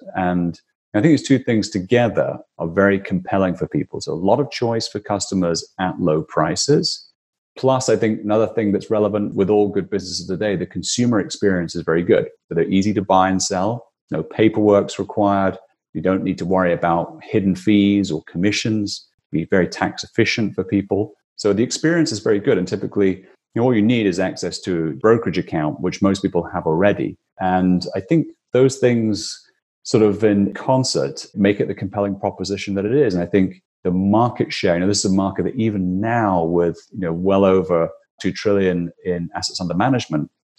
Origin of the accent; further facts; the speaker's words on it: Aberdeen, Scotland, United Kingdom; I'm from Scotland. I'm from a town called Aberdeen, which is the northeast part of Scotland.